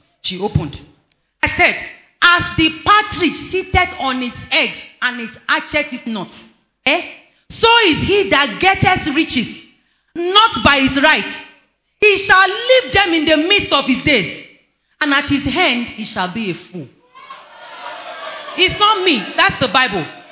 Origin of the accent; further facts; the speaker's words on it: Lagos, Nigeria; now in Ilorin, Nigeria; By virtue of marriage, moved to Ilorin. I was born and bred in Lagos.